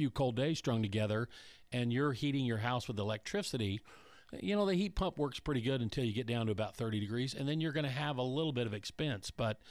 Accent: Colorado, United States; I grew up in Colorado and I'm part grizzly bear.

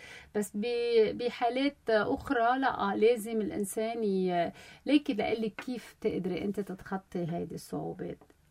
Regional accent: Lebanon

